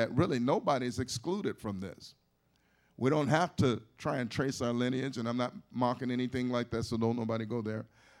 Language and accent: English; United States; We didn't grow up Jewish. Okay, we grew up in America. And thank God for that.